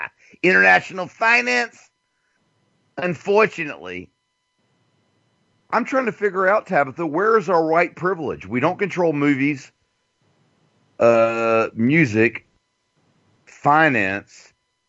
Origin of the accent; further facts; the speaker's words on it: Albany, Georgia, United States; from my hometown of Albany, Georgia